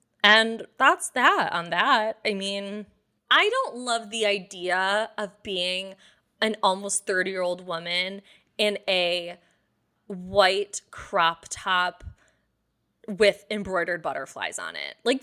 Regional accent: Detroit, Michigan, United States; But, so I'm from Michigan, obviously, if you don't know that. I'm from Detroit, and I went to visit my friend in Dallas.

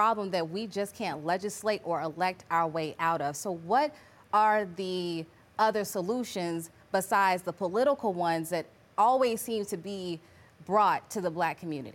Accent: Chicago, Illinois, United States; like I'm from Chicago, the south side of Chicago

